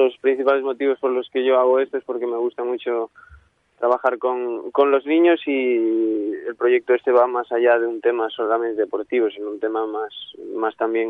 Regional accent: Salceda de Caselas, Galicia, Spain; Sí, en mi pueblo donde nací yo.

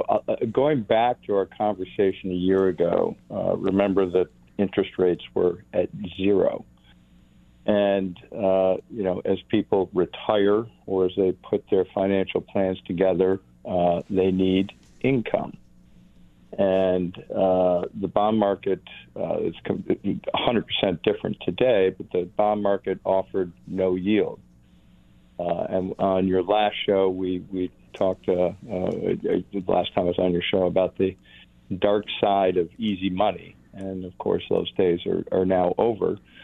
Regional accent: Buffalo, New York, United States; So I'm currently talking from South Carolina, and I split my time between Buffalo and South Carolina. I'm a native Buffalonian, grew up in Buffalo, love it, came back at the age of 35

